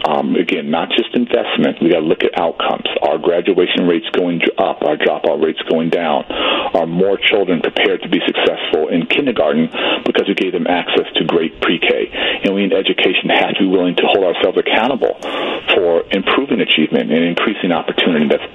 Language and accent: English; Chicago, Illinois, United States; And I want to make my hometown of Chicago much, much safer for children.